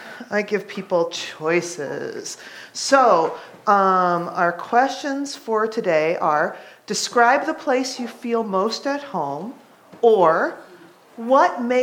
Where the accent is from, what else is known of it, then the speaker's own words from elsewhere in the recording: Redmond, Washington, United States; I've been coming to Holden since I was in confirmation because I grew up in Redmond, Washington.